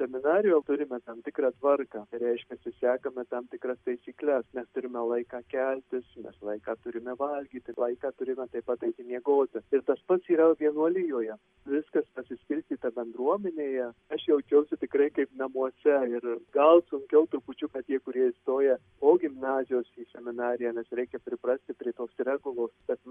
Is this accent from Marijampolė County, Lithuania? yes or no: yes; Marijampolė, Marijampolė County, Lithuania; Gimiau Marijampolėje 73 metais, buvau pakrikštytas Marijampolės bazilikoje, pabaigiau vidurinę mokyklą